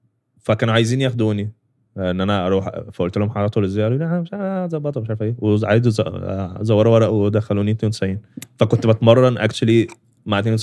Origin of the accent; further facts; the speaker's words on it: Alexandria, Alexandria Governorate, Egypt; نادي الاتحاد عندنا في اسكندريه